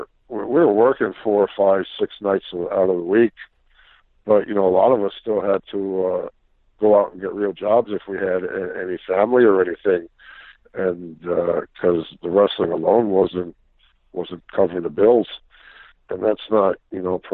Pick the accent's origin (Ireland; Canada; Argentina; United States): United States; Pennsylvania; And it was funny because he's from New York and I'm from Pennsylvania, and we still didn't like each other.